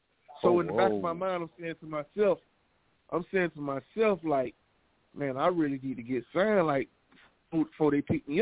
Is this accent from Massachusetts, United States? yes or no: no; Panama City, Florida, United States; Because keep in mind, I'm from Panama City, Florida. You know what I'm saying? You know, growing up, I don't know nobody from my city that's in the NBA